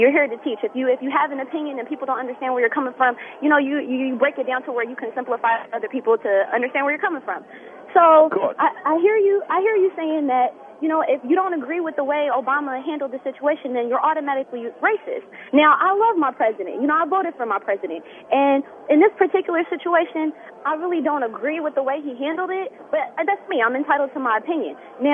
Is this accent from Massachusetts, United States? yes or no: no; Philadelphia, Pennsylvania, United States; now in Indiana, United States; And we deal with racism here just like anywhere else. But it's different here. And I'm from Philadelphia, so I really feel the difference.